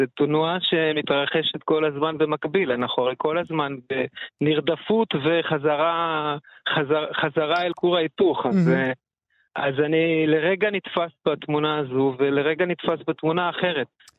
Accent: Tel Aviv, Tel Aviv District, Israel; גרנו בתל אביב, אז אתה בתוך תל אביב, אתה, ההורים שלי לא מוכרים, וזאת הייתה המציאות שלי כילד

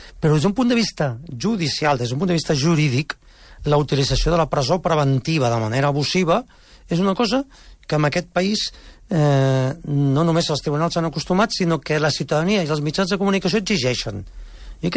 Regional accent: Barcelona, Catalonia, Spain; potser perquè sóc de la Barceloneta

